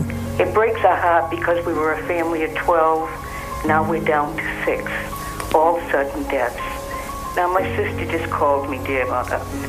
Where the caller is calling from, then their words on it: Rhode Island, United States; I'm from Rhode Island.